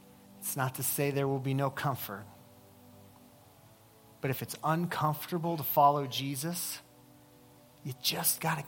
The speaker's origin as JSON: {"language": "English", "country": "United States", "said": "Believe me, as an American, I get that's kind of a crazy thing to say."}